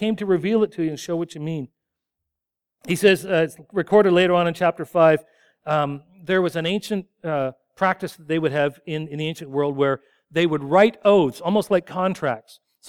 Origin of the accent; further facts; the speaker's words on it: Poplar Hill, Ontario, Canada; I grew up in Poplar Hill, and the village is Lobo